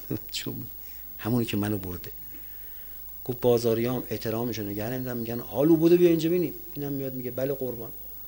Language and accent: Persian; Isfahan, Iran; گفتم خوبه برگشتنم با هم بریم چون من اصفهانیم.